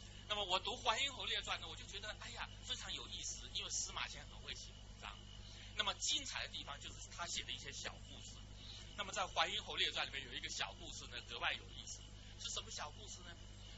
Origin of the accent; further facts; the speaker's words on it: Taiwan; 在台湾所受的教育同样是一个无神论的教育。